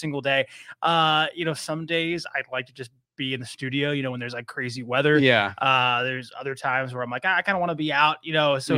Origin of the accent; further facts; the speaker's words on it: Boardman, Ohio, United States; You know, I'm from here. I'm from Boardman.